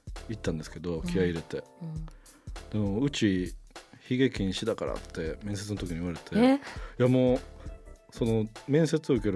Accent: Hyogo, Japan; 地元兵庫県なんですけど、でもそこに地元にできて、

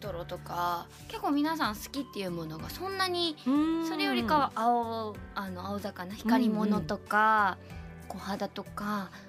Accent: Osaka, Japan; moved away as an adult; now in Tokyo, Japan; 私も大阪出身なんですけど、はい、上京して26歳ぐらいの時に

